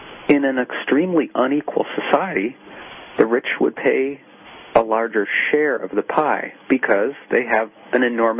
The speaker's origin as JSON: {"language": "English", "town": "Detroit", "region": "Michigan", "country": "United States", "tie": "born or raised there", "said": "I grew up in Detroit, I'm thinking about my grandparents, they did not pay 30% of their income in state, federal, and local taxes."}